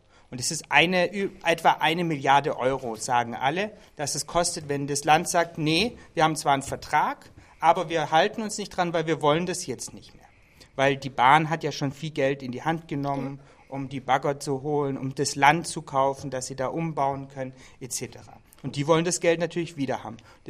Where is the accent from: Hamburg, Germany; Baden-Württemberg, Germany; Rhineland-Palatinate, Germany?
Baden-Württemberg, Germany; Böblingen; Ich komme aus Böbling, habe Politik und Anglistik in Tübingen studiert.